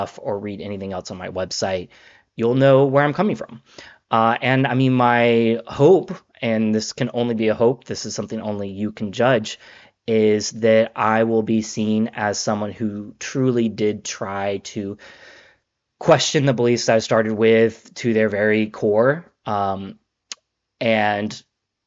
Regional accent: Covington, Georgia, United States; And I'm from Georgia. I grew up in Covington, Georgia, out in the woods. And I have two older sisters.

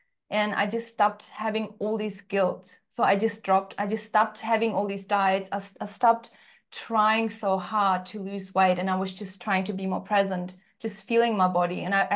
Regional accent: Uzbekistan; I grew up in Uzbekistan, which was we didn't have any money at all, but I've always known I want more.

